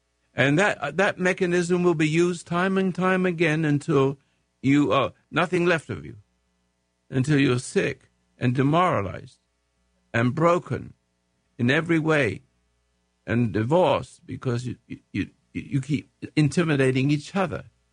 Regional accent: England, United Kingdom; I'm still English in a certain way.

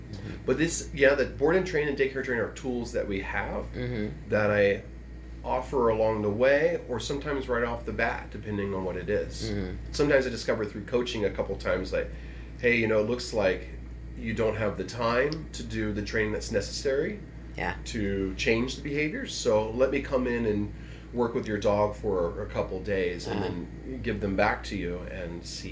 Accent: Texas, United States; So, me growing up in Texas

